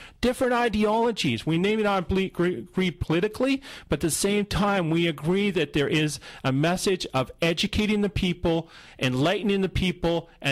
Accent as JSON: {"language": "English", "region": "British Columbia", "country": "Canada", "tie": "born or raised there", "said": "I was born in British Columbia. I was raised in British Columbia. This is my land. This is my, basically, home."}